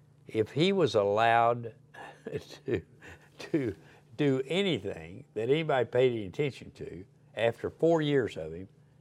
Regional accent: Oklahoma, United States; born there; You know, I was born in Oklahoma.

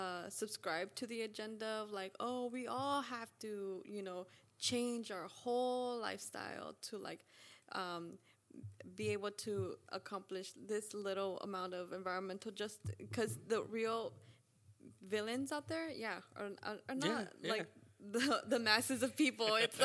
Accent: Van Nuys, California, United States; But I grew up in Van Nuys, and so I moved to East L.A. When I was 20, when I started going to Cal State L.A., and I never moved back.

